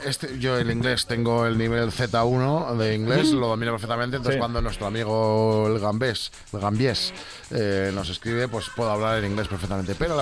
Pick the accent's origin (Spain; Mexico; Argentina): Spain; Córdoba, Andalusia; Yo soy de Córdoba también.